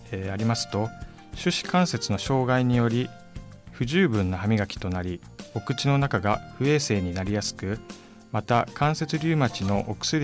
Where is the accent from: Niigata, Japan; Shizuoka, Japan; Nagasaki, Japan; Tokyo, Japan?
Niigata, Japan; Sanjo; 今年1月に私のふるさとであります三条市にて会員させていただくこととなりました